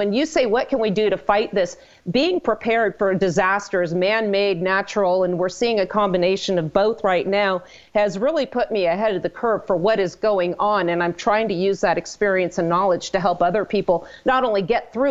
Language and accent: English; California, United States; moved away as an adult; I am originally from California, like I believe you are as well. And I left California. I was practicing law out there